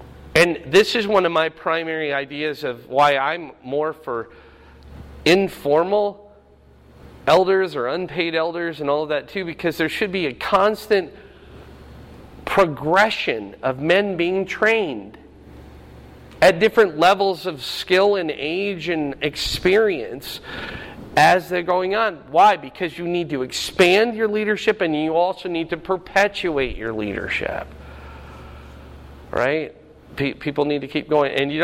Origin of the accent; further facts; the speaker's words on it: Fort Dodge, Iowa, United States; I grew up in Fort Dodge, and I lost count of how many men went from that church